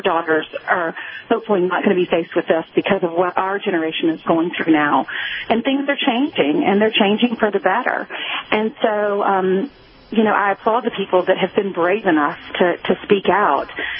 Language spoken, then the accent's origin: English; South Carolina, United States; now in New York City, United States; And to know that I grew up in South Carolina, I'm now at this big network in New York City.